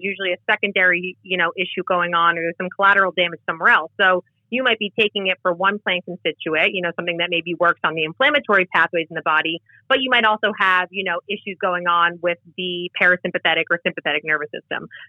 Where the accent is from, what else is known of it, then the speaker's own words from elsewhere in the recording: New Jersey, United States; you know, I'm from New Jersey. We're known as a garden state.